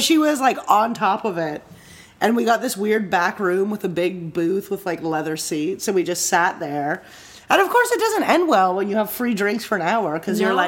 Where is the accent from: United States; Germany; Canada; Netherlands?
Canada; you know, we're both Canadian.